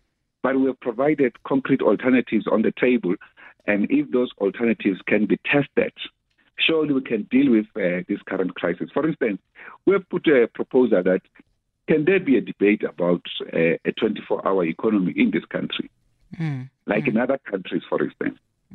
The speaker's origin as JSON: {"language": "English", "country": "South Africa", "said": "They don't have to look at us as communists, because we are South African nonetheless."}